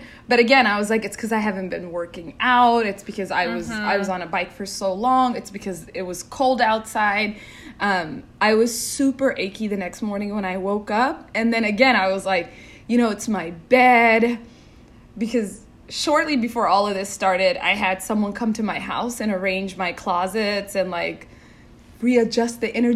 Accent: Seattle, Washington, United States; now in New York City, United States; So I grew up by myself in Seattle, Washington.

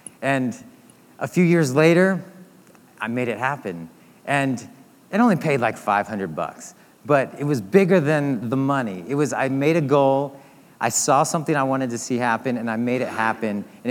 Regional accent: San Diego, California, United States; I'm a snowboarder, and So I've always been, and I grew up in San Diego, so I've always been fascinated with skate culture and snowboard culture

